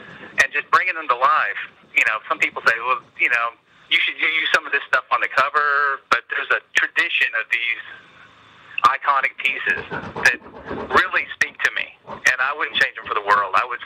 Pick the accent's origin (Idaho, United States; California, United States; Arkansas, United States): Arkansas, United States; for 10 years and lost some of my accent. But when I got to a certain point, I wanted to come back to Arkansas.